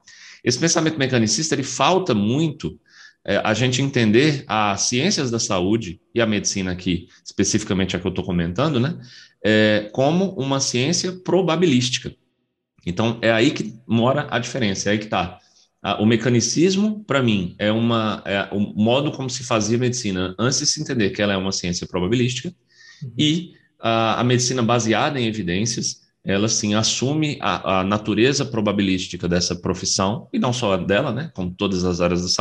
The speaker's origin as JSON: {"language": "Portuguese", "region": "Ceará", "country": "Brazil", "said": "Fiz medicina lá na minha terra, eu sou cearense, né?"}